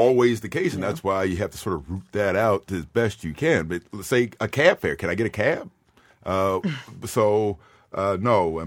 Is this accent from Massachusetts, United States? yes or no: yes; Boston, Massachusetts, United States; I think we should just boo him just because we're from Boston.